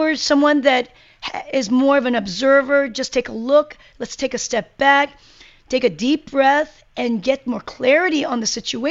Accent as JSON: {"language": "English", "country": "South Korea", "tie": "born or raised there", "said": "I grew up in Korea and my life was different."}